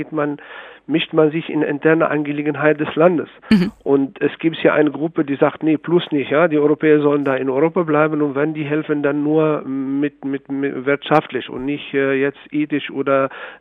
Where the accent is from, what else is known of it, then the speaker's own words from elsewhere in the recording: Tunisia; now in Germany; ich als Tunesier, ich meine, ich bin groß geworden auch in Deutschland oder in Tunesien, lebe in Deutschland